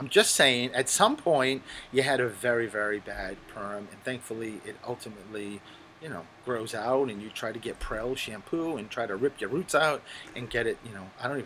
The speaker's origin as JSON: {"language": "English", "region": "Rhode Island", "country": "United States", "tie": "born or raised there", "accent": "Rhode Island", "said": "You know, listen, born and bred in Rhode Island, I have a Rhode Island accent, right?"}